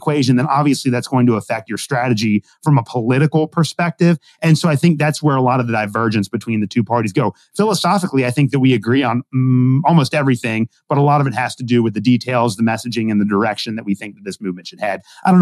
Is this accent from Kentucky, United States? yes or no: yes; Kentucky, United States; you know, growing up in Kentucky, I've always kind of had I'm a very traditional Christian in terms of social practice.